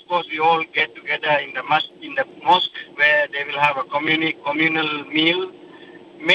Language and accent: English; Sri Lanka; Hi, I'm from Sri Lanka originally.